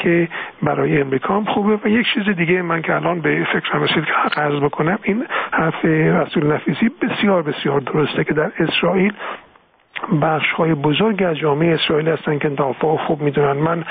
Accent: Iran; این مسئله رو به عنوان یک ایرانی، نه نقش دیگه کلاه دیگه رو سر من نبود، مطرح کردم

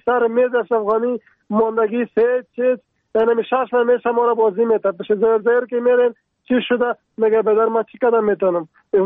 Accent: Paktika, Afghanistan; از کابل تماس گرفتیم. ولایت ما پکتیکا است. 40 سال میشه نمینجا در منطقه در لمان زندگی میکنیم.

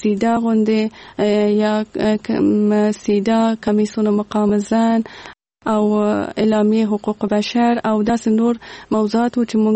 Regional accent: Kabul, Afghanistan; زه په کابل کې زیږېدلې یم او دلته مې ژوند کړی.

